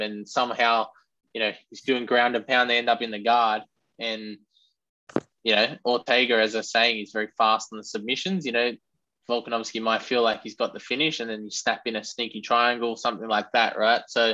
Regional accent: Australia; because I'm Australian

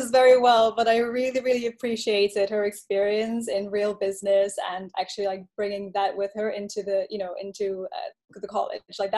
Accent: Flanders, Belgium; I really thought I was going to Leuven because, you know, I'm from Limburg, so it was closest.

